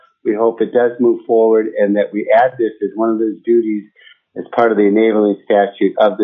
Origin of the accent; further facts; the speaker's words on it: Homer, Alaska, United States; I'm from Homer, Alaska.